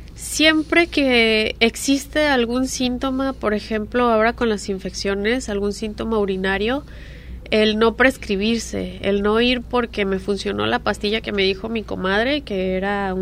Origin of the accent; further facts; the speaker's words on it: Guadalajara, Jalisco, Mexico; Yo soy de Guadalajara, entonces cuando voy a Mérida a hacer la especialidad